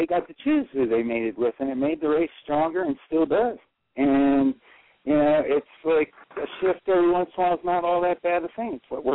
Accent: Hanover, Pennsylvania, United States; Well, I'm from Hanover, Pennsylvania

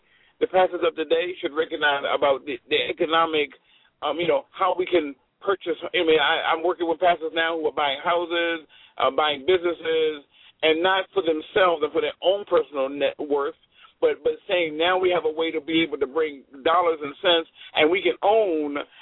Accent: Washington, District of Columbia, United States; now in Boston, United States; I'm in Boston. I'm originally from Washington, D.C.

